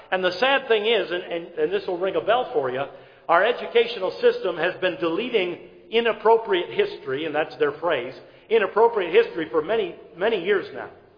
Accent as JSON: {"language": "English", "town": "New York City", "region": "New York", "country": "United States", "tie": "born or raised there", "lives_now": "Ohio, United States", "said": "We're not in Los Angeles, Detroit, my hometown, New York City."}